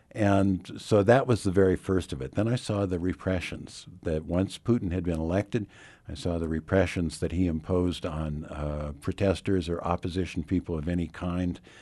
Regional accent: Fairbanks, Alaska, United States; But I come from Fairbanks, Alaska, originally, and so that wasn't a daunting thing about it.

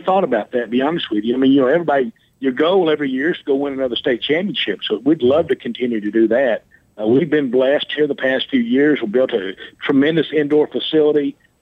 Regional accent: Sulphur Springs, Texas, United States; Well, I'm originally from Sulphur Springs and had the opportunity, grew up here on a dairy farm and just went to high school here and played for Don Poe.

